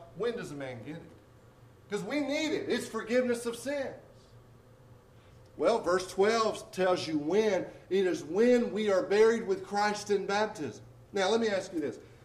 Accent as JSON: {"language": "English", "region": "Arkansas", "country": "United States", "said": "Now, I know you think because I'm from Arkansas, I'm a little slower until DJ start pronouncing all that stuff today."}